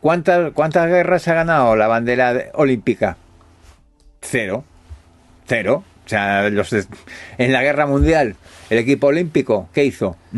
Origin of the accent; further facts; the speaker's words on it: Spain; Ha sido una de las cosas más preciosas que he visto yo como español, no como científico, como español.